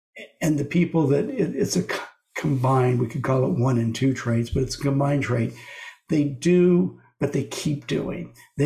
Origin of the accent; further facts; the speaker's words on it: Los Angeles, California, United States; You know, there's this old saying in Texas, and I'm not from Texas, I'm from Los Angeles